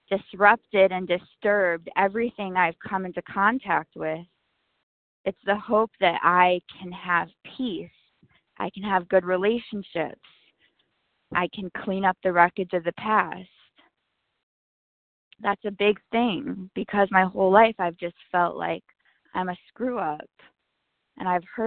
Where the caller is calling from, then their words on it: Los Angeles, California, United States; I'm calling from Los Angeles.